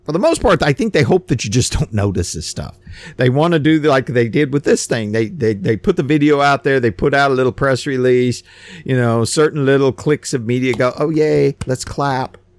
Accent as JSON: {"language": "English", "country": "United States", "said": "Now, look, I'm from America, and we don't do rugby in America."}